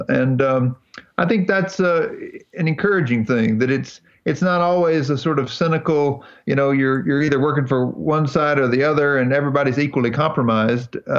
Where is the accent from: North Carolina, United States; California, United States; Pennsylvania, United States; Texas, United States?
North Carolina, United States; I met a minister from my home state here in North Carolina, a fellow by the name of William Barber.